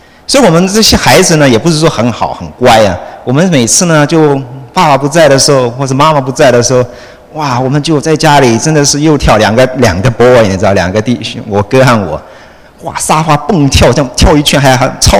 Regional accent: Taiwan; 我记得我在台湾的时候，大家都知道我现在是从台湾来的，已经好久以前了。

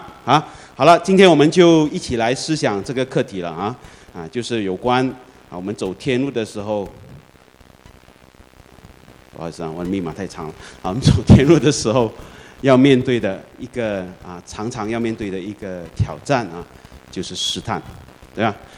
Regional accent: Malaysia; moved away; 我是马来西亚人啊，所以我在马来西亚是天天30，这里是-30度

